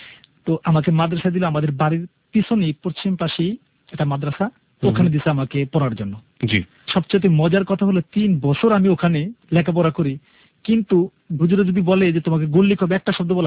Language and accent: Bangla; Bhola, Barisal Division, Bangladesh; accent: Bhola dialect; আমি যেই ভাষাটা ইউজ করতেছি হুবহুব এইটি আমাদের ভোলার ভাষা।